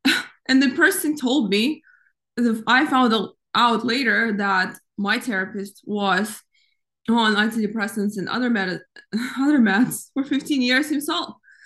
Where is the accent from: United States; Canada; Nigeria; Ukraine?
Ukraine; I grew up in Ukraine